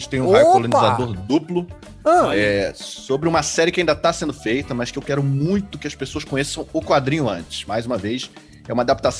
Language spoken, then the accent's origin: Portuguese; Salvador, Bahia, Brazil; Isso, meu sotaque já foi embora, mas eu sou soteropolitano.